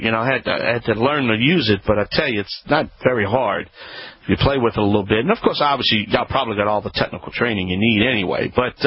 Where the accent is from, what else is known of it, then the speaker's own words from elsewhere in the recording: Louisiana, United States; I am the Cajun man from the Bayou Land.